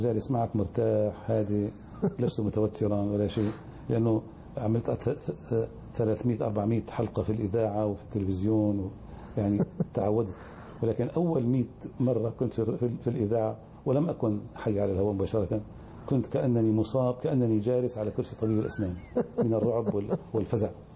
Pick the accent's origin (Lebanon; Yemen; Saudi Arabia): Lebanon; Qornayel, Mount Lebanon; born there; أنا ولدت في قرية قرنايل، في مصيف قرنايل في لبنان